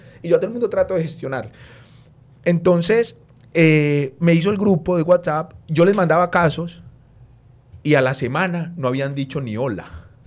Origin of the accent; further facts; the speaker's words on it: Pereira, Risaralda, Colombia; Además, yo soy de Pereira.